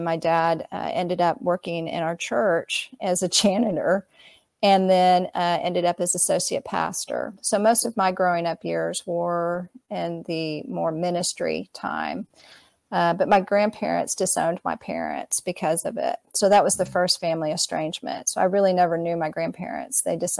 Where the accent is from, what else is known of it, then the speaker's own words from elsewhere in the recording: Dallas, Texas, United States; But yes, I grew up in Dallas, Texas, and I grew up in an Italian family, and my dad owned an Italian restaurant.